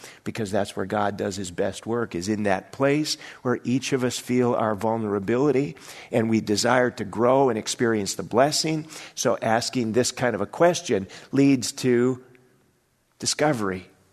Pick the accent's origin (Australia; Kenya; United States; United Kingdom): United States; Rochester, Minnesota; common places and people like Rochester, which is my hometown.